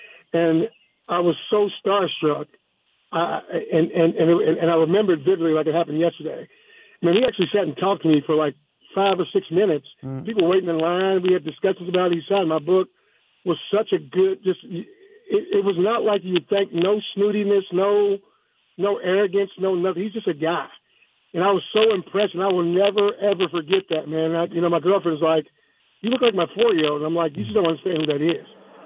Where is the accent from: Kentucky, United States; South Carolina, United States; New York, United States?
Kentucky, United States; Louisville; So I'm from Louisville, Kentucky, man.